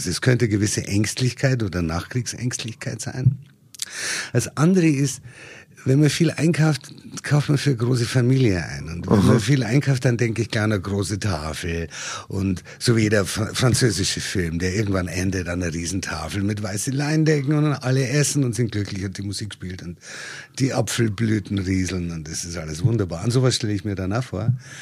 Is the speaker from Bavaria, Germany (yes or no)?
yes; Regensburg, Bavaria, Germany; Also ich bin gebürtiger Regensburger, bin 66 Jahre alt, bin psychologischer Psychotherapeut, habe zwei wunderbare Söhne und lebe wahnsinnig gerne in Regensburg